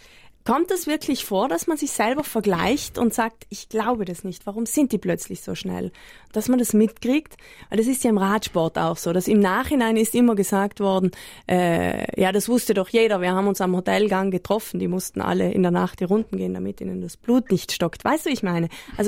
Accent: Trentino-Alto Adige, Italy; da können wir als Südtiroler ein Wort mitreden

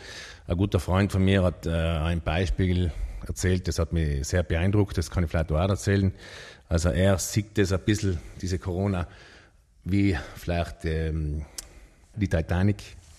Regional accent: Trentino-Alto Adige, Italy; Grundsätzlich sind wir Südtiroler ja relativ ein braves Volk.

